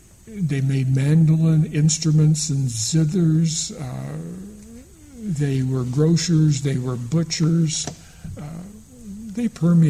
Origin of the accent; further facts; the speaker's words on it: Jefferson City, Missouri, United States; moved away as an adult; Well, I was born here in Jefferson City on West Elm Street, and grew up there with German immigrant grandparents and, of course, my own parents and brothers. I left Jefferson City to go to college